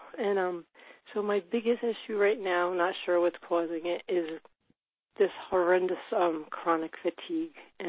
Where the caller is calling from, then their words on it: New York, United States; From New York.